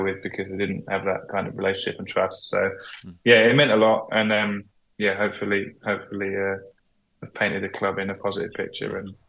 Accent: Sutton, London, United Kingdom; When growing up in Sutton, when Grimsby were playing anywhere north of Watford Gap Services, we'd go and watch Sutton United if they were at home.

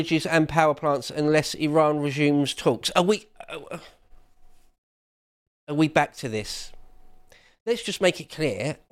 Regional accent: England, United Kingdom; I actually don't want to pick either side because I'm English

